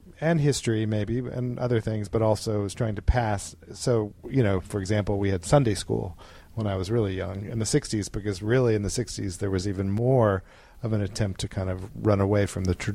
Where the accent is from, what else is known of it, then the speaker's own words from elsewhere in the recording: Memphis, Tennessee, United States; I think growing up in Memphis, there were probably 2,000 Jewish families, so it wasn't tiny.